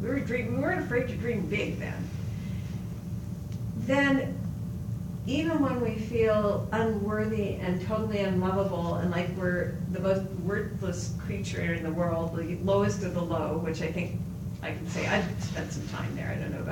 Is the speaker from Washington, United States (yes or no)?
no; Oregon, United States; I grew up in Oregon, so I'm one of those really weird people.